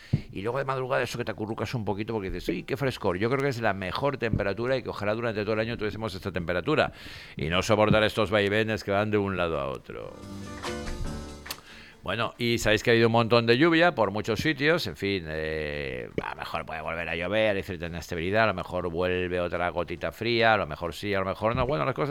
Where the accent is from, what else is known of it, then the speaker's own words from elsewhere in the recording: Andorra; ojalá en mi país, en Andorra también hay cantidad de cochazo.